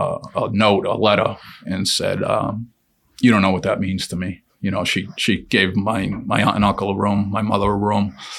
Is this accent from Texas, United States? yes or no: no; Lowell, Massachusetts, United States; And same with Lowell, right? We're from Lowell. I love Lowell.